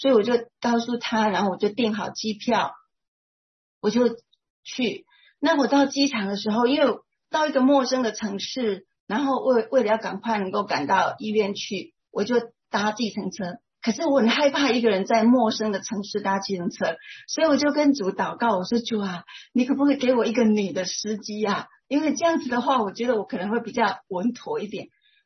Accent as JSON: {"language": "Chinese", "region": "Tainan", "country": "Taiwan", "said": "他就问我从哪里来，他竟然是我们台南人，然后到台北去工作"}